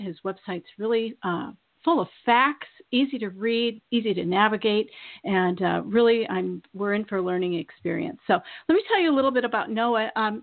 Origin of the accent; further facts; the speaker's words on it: Maine, United States; And we're here from Maine, and oh my gosh, I'm so excited.